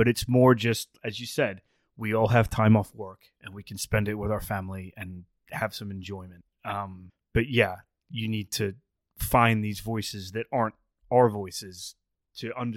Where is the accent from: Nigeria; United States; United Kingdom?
United Kingdom; England; Yeah, I mean, you know, I'm English. My whole family's English.